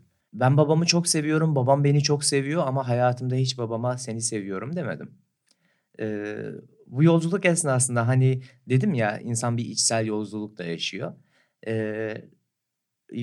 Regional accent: Muş, Muş Province, Turkey; Evet, Muş'ta doğdum, büyüdüm ve çocukluğumdan beri hep çalıştım ben.

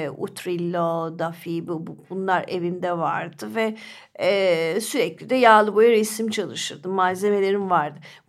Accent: Polatlı, Ankara, Turkey; Ben küçük bir yerde doğdum, Polatlı'da. Orada 18 yaşına kadar, akademiye kadar kaldım

